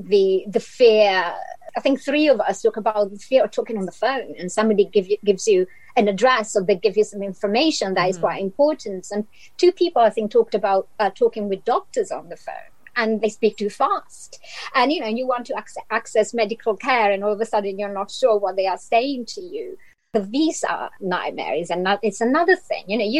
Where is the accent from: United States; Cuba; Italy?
Italy; I'm from Italy.